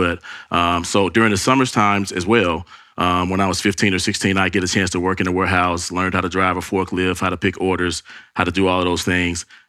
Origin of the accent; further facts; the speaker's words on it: Jackson, Mississippi, United States; So originally I'm from Jackson, Mississippi. So I was, you know, born and raised in Jackson, Mississippi. I am African-American.